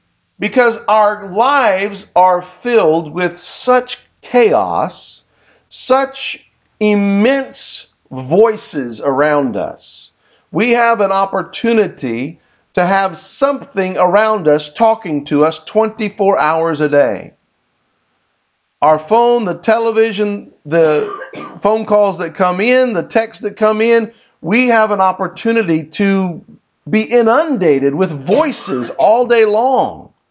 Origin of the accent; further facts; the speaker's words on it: Kansas, United States; now in Louisiana, United States; When I was young, growing up in Kansas, we had snowstorms. Now, we've had snow in Louisiana since I've been here.